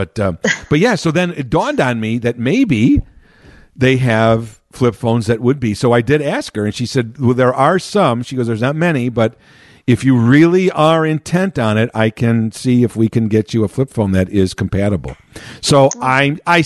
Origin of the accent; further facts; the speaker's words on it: Chicago, Illinois, United States; I grew up in Chicago proper